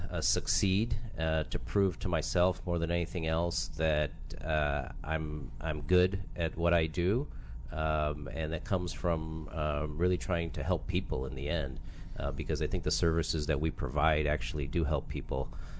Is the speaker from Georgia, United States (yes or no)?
no; Chicago, Illinois, United States; I grew up in Chicago.